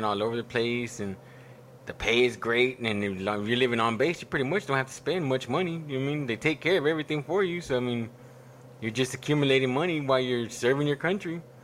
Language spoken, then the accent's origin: English; Corpus Christi, Texas, United States; also born or lived in Houston, United States; I'm from Corpus Christi, Texas. Okay. Mm-hmm. Born and raised most of my life. I spent a few years, some of my childhood in Houston, and then ended up going back to Corpus around 7-8 years old